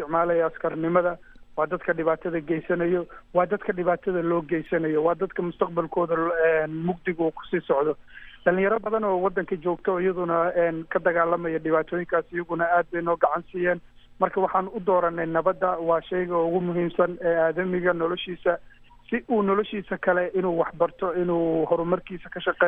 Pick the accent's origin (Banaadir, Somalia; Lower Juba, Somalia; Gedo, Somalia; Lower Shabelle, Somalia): Banaadir, Somalia; Mogadishu; moved away; waqtigii caruur aan korayay magaalada Muqdisho aan ku koray, kadib waxaan nasiib fursad u helay inaan waddamada dibadda oo muddo kusoo noolaado